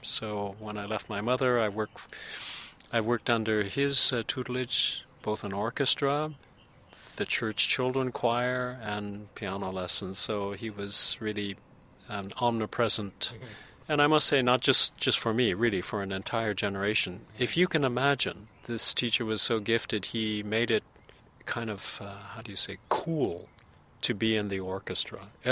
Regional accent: Morro Bay, California, United States; And that's why before I was 1 year old, I grew up here in Morro Bay.

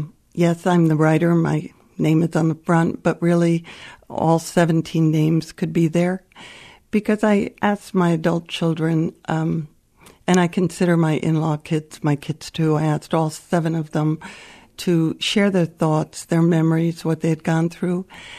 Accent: New Jersey, United States; now in West Michigan, United States; No, actually, we came from New Jersey, but we've been here since college, so for over 40 years, and we consider West Michigan our home.

